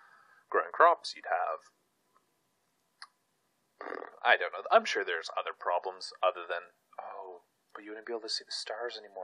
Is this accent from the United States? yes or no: no; Canada; I'm Canadian. I'm pretty much built for winter.